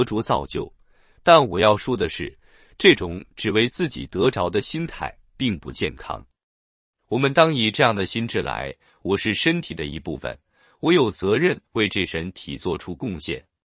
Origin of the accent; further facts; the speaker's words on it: California, United States; 大多数来自美国南方，而我虽也来自南方，却是南加州的南方